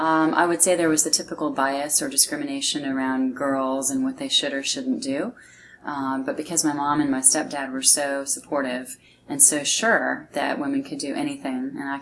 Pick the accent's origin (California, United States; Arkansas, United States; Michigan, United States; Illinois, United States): California, United States; also born or lived in San Bernardino; So I was born in 1963 in California, a town called San Bernardino. And I grew up, though, in Northern California. We moved when I was about four.